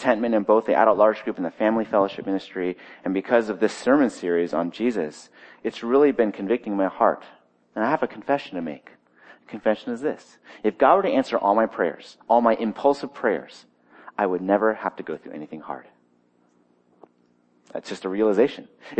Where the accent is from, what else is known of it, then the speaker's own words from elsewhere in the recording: United States; If it was up to me and sort of my upbringing as an American, middle-class kind of guy, there would be nothing hard about Christianity.